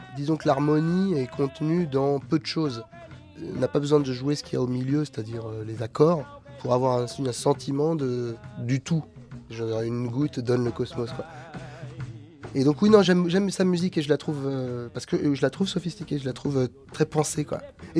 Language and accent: French; Martinique; En tant que Martiniquais, je suis fier de Mona, ouais.